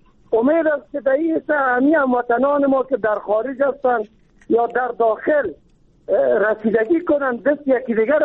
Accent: Kabul, Afghanistan; ما چون خود از کابل هستیم

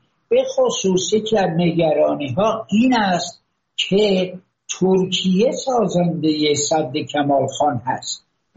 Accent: Iran; بنده به عنوان یک ایرانی خیلی میل دارم که این مسائل با دیپلماسی حل و فصل بشه

